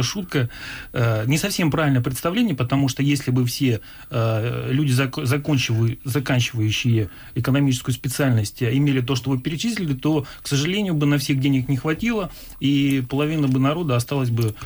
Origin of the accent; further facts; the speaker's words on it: Crimea, Ukraine; born there; Родился я в Крыму.